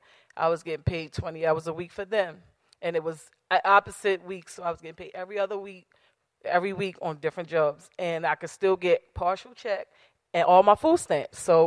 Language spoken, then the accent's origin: English; Maryland, United States; I grew up in Lexington Terrace Projects